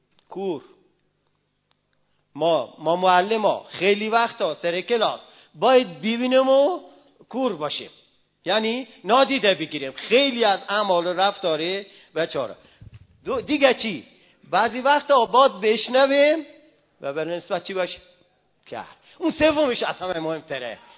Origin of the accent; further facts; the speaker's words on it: Yazd, Iran; میدونستم ما یزدی هستم و خلک هستم و اینا